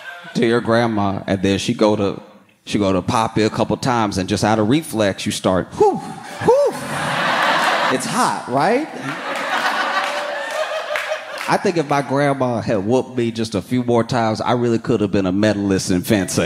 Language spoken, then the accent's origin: English; the South, United States; because I grew up in the South with black grandma.